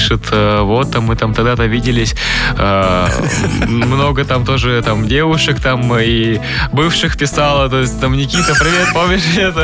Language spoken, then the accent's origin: Russian; Kamchatka Krai, Russia; вот я оттуда родом. И все время даже, ну, честь для меня говорить, что я с Камчатки.